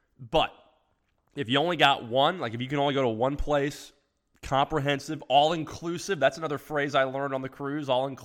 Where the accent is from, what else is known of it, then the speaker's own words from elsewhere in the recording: Tampa, Florida, United States; You know, growing up in Tampa, my whole life, Cuba just being a couple hundred miles straight south.